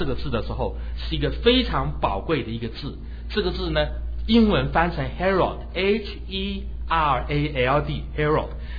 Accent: Taiwan; 我在小的时候在台湾

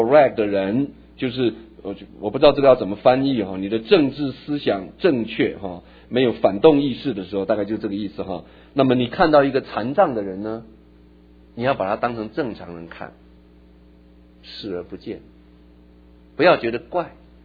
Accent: Taitung, Taitung County, Taiwan; 我小时候是在台湾的台东长大的，那个时候台东很淳朴，淳朴的另外一个字就是比较落后。我是幼稚园的时候我们家搬到台东，我念书的小学是一个私立子弟小学，非常小的小学

